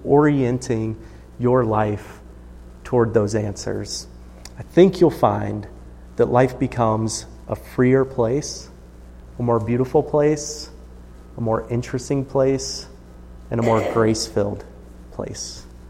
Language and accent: English; United States; because we're American